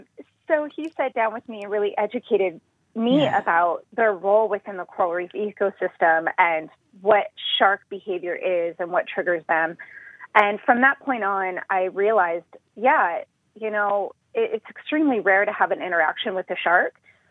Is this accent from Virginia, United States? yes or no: no; South Dakota, United States; Okay, so I grew up in South Dakota, and so like most of you, I was interested and fascinated with sharks, but of course, I didn't understand them. I had never even been in the ocean.